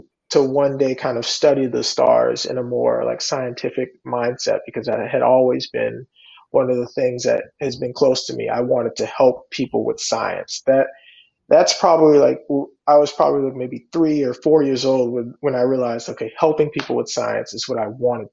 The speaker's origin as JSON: {"language": "English", "town": "New Orleans", "region": "Louisiana", "country": "United States", "tie": "born or raised there", "said": "I'm originally born and raised in New Orleans. So by the time I was around that 12, 13 age, we had a little known storm called Hurricane Katrina."}